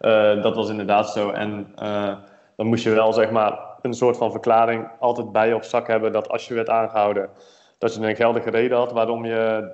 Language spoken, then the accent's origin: Dutch; Netherlands; omdat ik best wel de nuchter in sta als Nederlander.